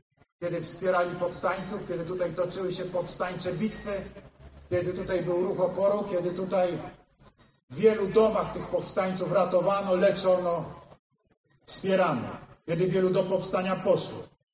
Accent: Kraków, Lesser Poland, Poland; Więc jako krakowianin mogę powiedzieć, w jakim sensie jestem też u siebie.

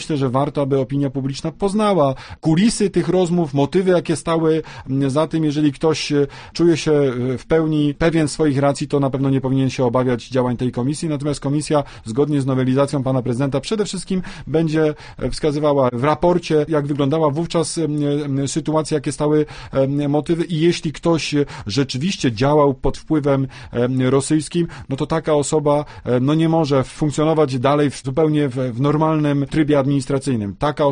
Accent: Wieluń, Łódź Voivodeship, Poland; Tutaj w Wieluniu urodziłem się, tutaj chodziłem przecież do szkoły, do pierwszego liceum imienia Kościuszki na Nadodrzańskiej

